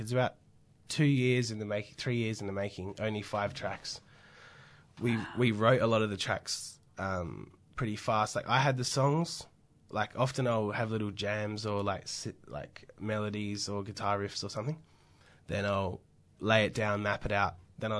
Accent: Australia; I'm white and I'm Maori and I'm Australian and I'm, you know, got those ties to the homeland.

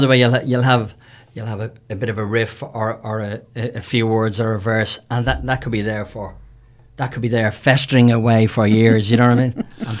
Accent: Dublin, Leinster, Ireland; just growing up in Dublin in the 70s, it was all sorts of music, blues, jazz, rock, pop and punk.

